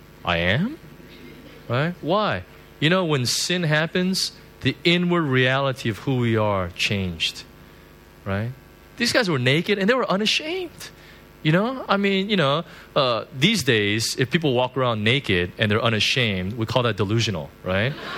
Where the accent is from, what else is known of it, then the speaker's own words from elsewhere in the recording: United States; I grew up in the States, and in the States, you know, when we make a mistake, it's very simple.